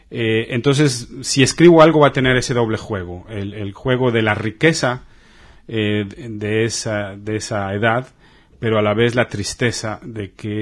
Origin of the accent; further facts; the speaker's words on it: Mexico; Y vamos a una sinagoga, por respeto a mis suegros, reformista, no tiene nada que ver con el modo en que yo crecí en México.